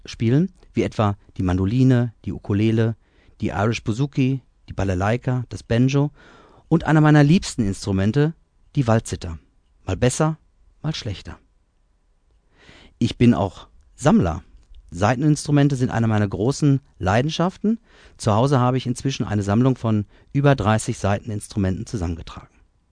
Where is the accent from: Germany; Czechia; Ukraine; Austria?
Germany; Iserlohn, North Rhine-Westphalia; now in Kalldorf, Germany; Ich bin 48 Jahre jung, gebürtiger Iserlohner, aufgewachsen am Nussberg. Heute lebe und wirke ich in Kalldorf seit nunmehr 20 Jahren.